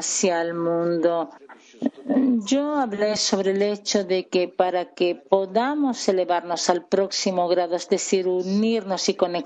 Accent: Croatia; Hola, soy de Croacia.

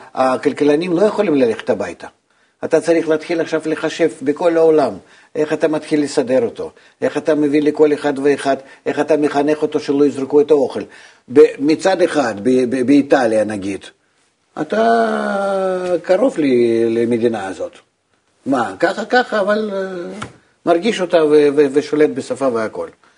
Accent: Russia; Hebrew is a second language; now in Israel; אני גדלתי ברוסיה.

